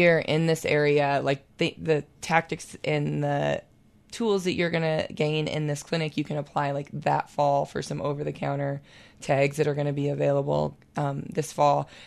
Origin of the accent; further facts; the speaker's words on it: Idaho, United States; And I am from North Idaho, where it's very, like, dense pine forests, and there's white-tailed deer is really all that is up there for hunting.